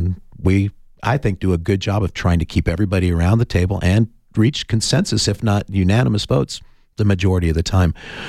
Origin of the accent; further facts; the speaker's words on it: Oro Valley, Arizona, United States; the mayor of the town of Oro Valley, my hometown.